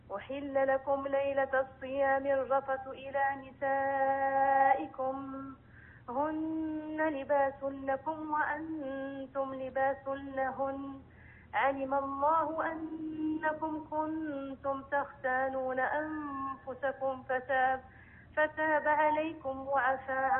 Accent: Morocco; من المغرب.

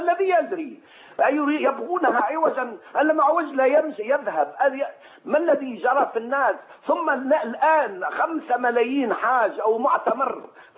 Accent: Tunisia; من تونس، جزاكم الله خير وكفاكم الله شر

